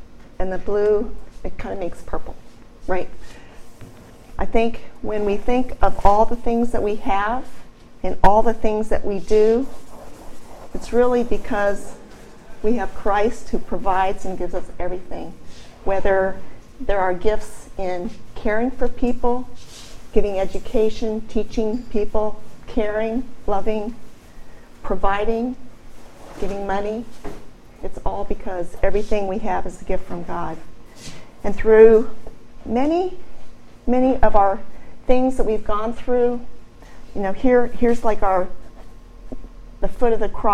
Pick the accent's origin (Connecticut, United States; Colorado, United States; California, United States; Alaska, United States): Colorado, United States; Well, I grew up in Colorado, and I knew the difference between blacks and whites and Mexicans.